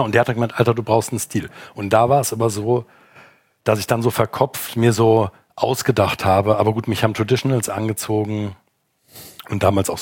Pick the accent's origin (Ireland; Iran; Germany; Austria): Germany; Darmstadt, Hesse; Also ich komme ja eigentlich aus Darmstadt